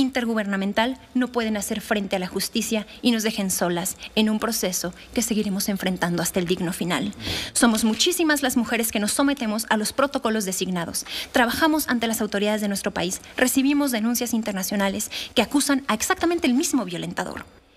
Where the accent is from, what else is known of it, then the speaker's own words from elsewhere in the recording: Mexico; como mexicana y como víctima de violencia sexual